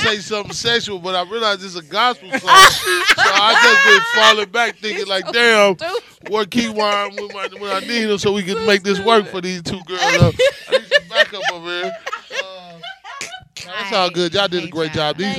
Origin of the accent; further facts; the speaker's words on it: Missouri, United States; I'm from Missouri.